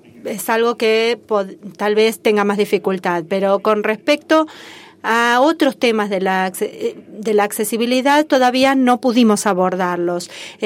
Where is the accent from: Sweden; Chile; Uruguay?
Sweden; yo vengo de Suecia y estamos conectados